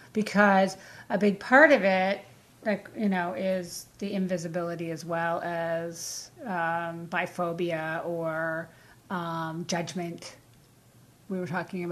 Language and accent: English; East Coast, United States; I'm from the East Coast. I grew up in the East Coast. I survived many summers with mosquito bites that made me look like I had the chicken pox.